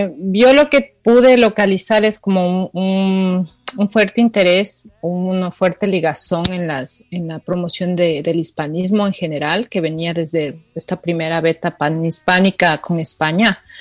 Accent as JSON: {"language": "Spanish", "country": "Ecuador", "said": "Yo soy ecuatoriana"}